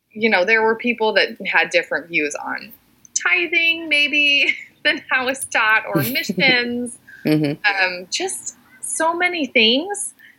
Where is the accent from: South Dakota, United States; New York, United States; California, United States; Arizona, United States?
South Dakota, United States; I grew up in South Dakota, member of the church, born and raised. Born and raised in a branch.